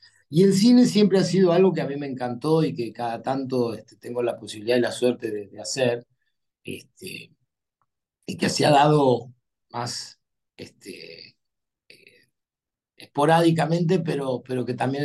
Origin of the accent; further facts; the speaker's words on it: San Luis, Argentina; moved away as an adult; now in Buenos Aires, Argentina; yo soy de San Luis, capital, y bueno, allá por mediados de los 80, tomé la decisión de venirme a estudiar actuación a Buenos Aires